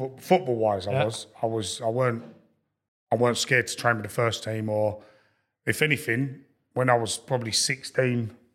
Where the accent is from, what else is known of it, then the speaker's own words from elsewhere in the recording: Lewisham, London, United Kingdom; I grew up in Lewisham, so I used to go to Millwall as a kid.